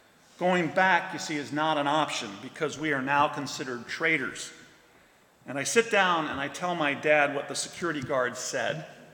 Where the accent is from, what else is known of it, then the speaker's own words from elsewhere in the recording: Kabul, Afghanistan; I remember growing up in Kabul during the war, which was very difficult because of this very distinct whistling sound that the missiles make right before they hit their targets.